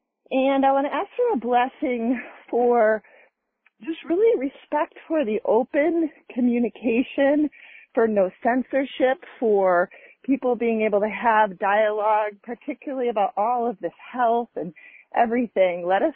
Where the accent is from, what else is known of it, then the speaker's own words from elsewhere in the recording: Massachusetts, United States; now in Santa Cruz Mountains, United States; I'm in the Santa Cruz Mountains, and that's where my beautiful, beloved home is. But I'm from Massachusetts.